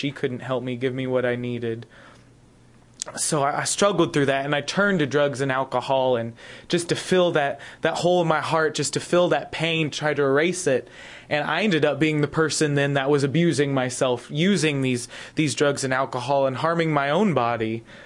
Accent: Helena, Montana, United States; I am originally from Helena, Montana.

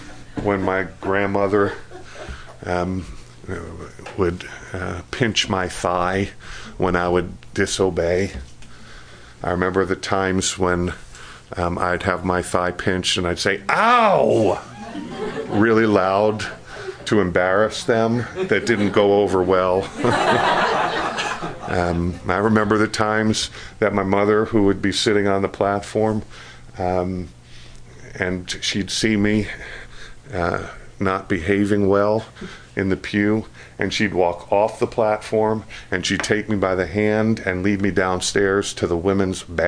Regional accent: Floral Park, New York, United States; That was the church I grew up in Floral Park, New York.

